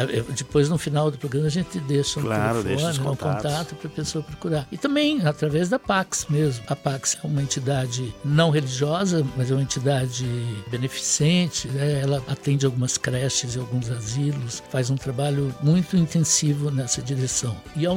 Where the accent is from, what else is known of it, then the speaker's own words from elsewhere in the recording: Penápolis, São Paulo, Brazil; born there; Eu já tinha formação em música, né? Eu fiz conservatório em Linz. Eu sou nascido em Penápolis.